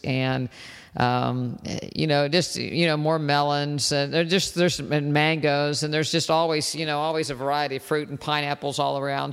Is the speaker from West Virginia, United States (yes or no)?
yes; West Virginia, United States; You know, I grew up in West Virginia, and I wasn't a fruit eater at all.